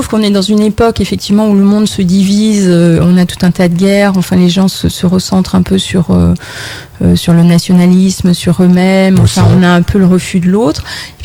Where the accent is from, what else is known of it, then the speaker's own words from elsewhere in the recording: Regina, Saskatchewan, Canada; J'ai grandi à Regina, même si je suis partie revenue, je continue de revenir inlassablement